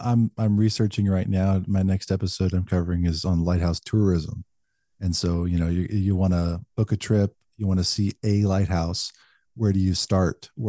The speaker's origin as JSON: {"language": "English", "region": "Kansas", "country": "United States", "tie": "born or raised there", "said": "I grew up around here in Kansas. There's no mountains, there's no coast, no lighthouses."}